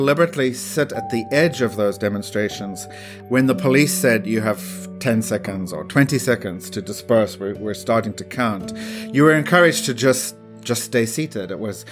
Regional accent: Nelspruit, Mpumalanga, South Africa; born there; I was born in Nelspruit, South Africa, in the Mpumalanga region of the country in the northeast.

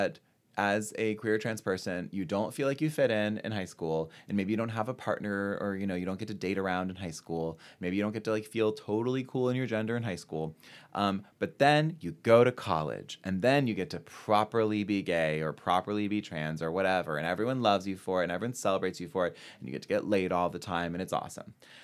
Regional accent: North Carolina, United States; how much pride I had in being a North Carolinian until I went to Duke, and how much pride I had in being a Southerner until I went to Duke.

